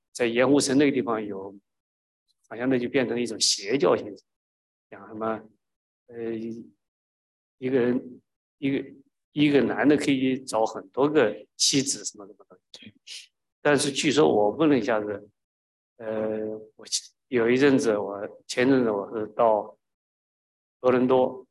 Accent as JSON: {"language": "Chinese", "country": "China", "moved": "yes", "lives_now": "Canada", "said": "我们刚到加拿大的时候，他们到过我们家，我们那时候从大陆过来是无神论，"}